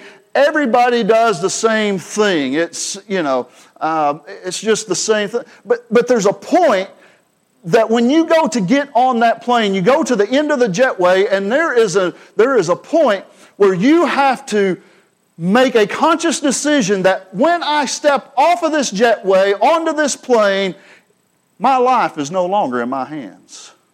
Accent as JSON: {"language": "English", "region": "Alabama", "country": "United States", "said": "I'm from Alabama. And we get this, Brother Tom."}